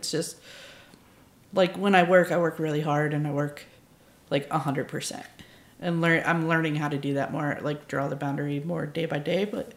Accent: Charleston, South Carolina, United States; or there's a lot of low country influence from growing up in Charleston

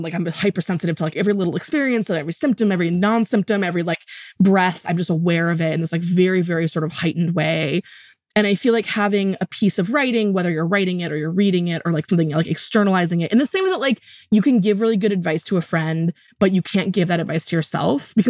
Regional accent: Wisconsin, United States; I'm from Wisconsin. Who the heck's the Jelly Man?

